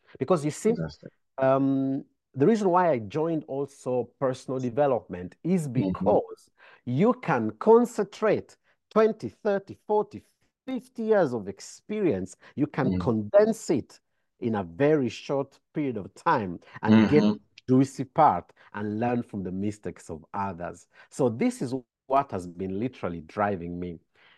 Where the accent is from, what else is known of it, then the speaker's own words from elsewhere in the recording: Italy; English is a second language; Now, growing up in Italy, Italy has a mindset of saving.